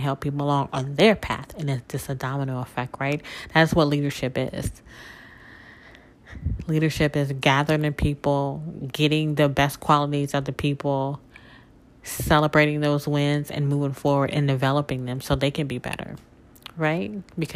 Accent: Mississippi, United States; moved away as an adult; now in New Orleans, United States; a small town girl from Mississippi that was born and raised in Mississippi, but I grew up in New Orleans because I moved there as an adult and spent all of my life there.

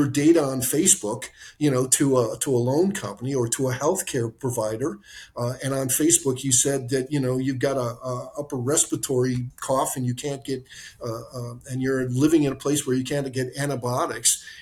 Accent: United States; now in London, United Kingdom; But I tell you, I'm an American. I'm living over in London

